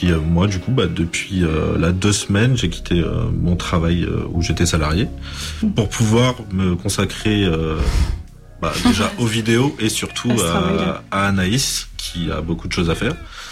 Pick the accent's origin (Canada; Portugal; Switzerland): Portugal; Ponte da Barca, Viana do Castelo; now in France; Alors, moi, je viens du Minho, de Ponte da Barca.